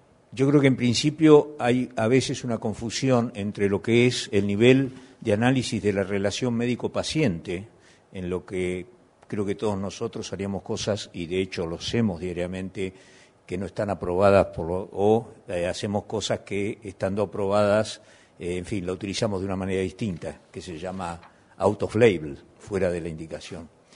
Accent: Argentina; yo no soy del país, soy argentino

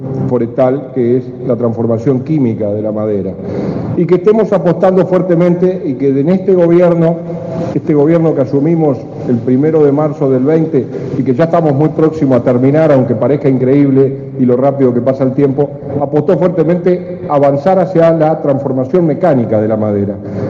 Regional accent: Paysandú, Uruguay; yo soy de Paysandú, así que también soy del Uruguay profundo

